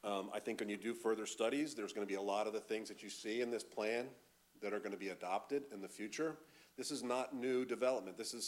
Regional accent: Ventnor City, New Jersey, United States; I'm on the planning board in my hometown of Ventnor City.

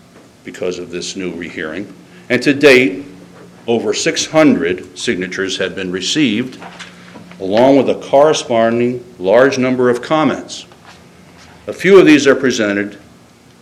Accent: New Jersey, United States; I am from New Jersey, so I hope that doesn't sound too negative.

